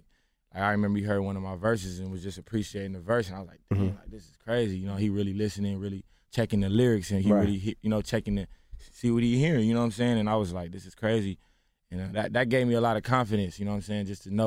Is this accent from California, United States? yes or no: yes; Inglewood, California, United States; I'm from L.A. I'm from Inglewood, mm-hmm. California.